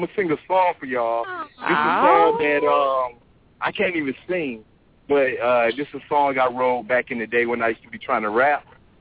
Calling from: Atlanta, Georgia, United States; from Atlanta.

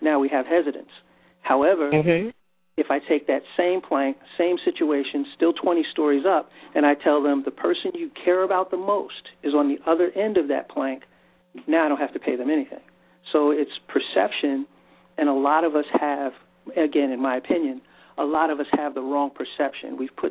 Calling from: Washington, D.C. metro area, United States; I'm calling from the DMV. The Washington, D.C. metro area.

